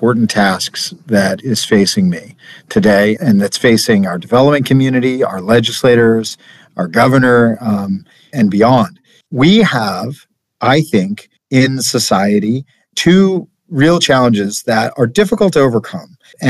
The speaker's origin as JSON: {"language": "English", "town": "Salisbury", "region": "Maryland", "country": "United States", "tie": "born or raised there", "said": "I was born and raised in Salisbury on Maryland's Eastern Shore, the capital of the Eastern Shore, we call ourselves."}